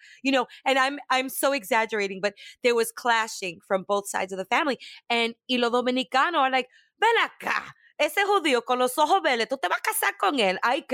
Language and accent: English; Brooklyn, New York, United States; But growing up in Brooklyn, I really got to see un chin de to.